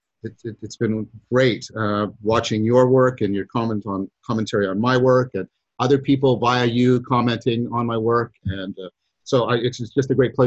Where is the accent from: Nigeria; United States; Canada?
Canada; Dundas, Ontario; I was raised in Dundas, Ontario, in Canada, which is a little town on the hub of Hamilton and Burlington.